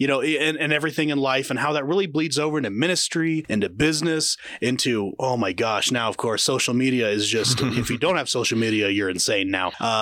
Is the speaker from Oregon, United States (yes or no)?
yes; Salem, Oregon, United States; born and raised in Salem, Oregon. If you don't know where it is, that's okay. I'm from there and I'm not sure where it is, but it's the capital of Oregon, not Portland, actually.